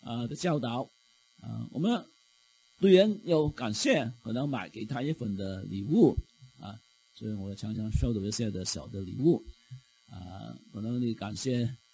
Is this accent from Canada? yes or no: yes; Canada; 感恩节源自于那个我们加拿大人对上帝的一个的感恩